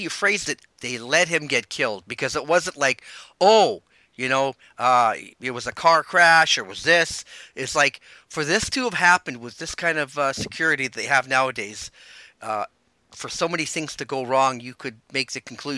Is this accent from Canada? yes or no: yes; Canada; and as a Canadian